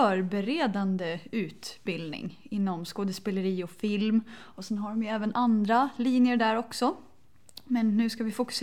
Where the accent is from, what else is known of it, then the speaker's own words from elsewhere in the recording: Katrineholm, Södermanland, Sweden; Jag gick musikallinje på kulturskolan i Katrineholm där jag är uppvuxen.